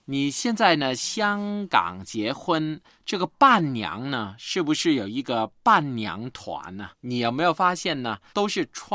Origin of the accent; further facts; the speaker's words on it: China; 这个跟我们中国人不是结婚要打伞吗一样啊